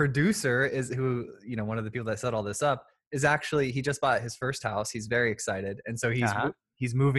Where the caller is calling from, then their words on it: Florida, United States; Florida. So we're getting the rain.